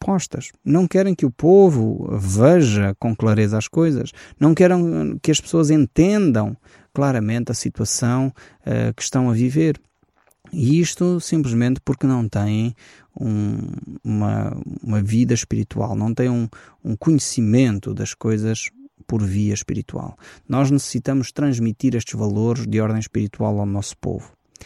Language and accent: Portuguese; Portugal; a nossa cultura, a nossa base, como portugueses